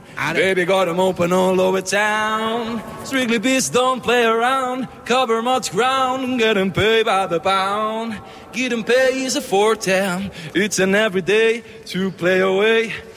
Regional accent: Sant Quirze, Catalonia, Spain; sóc de Sant Quirze i el meu número és el 196.

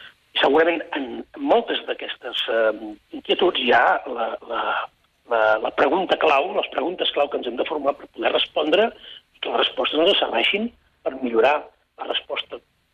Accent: Catalonia, Spain; vam poder demostrar de quina mena de gent som els catalans.

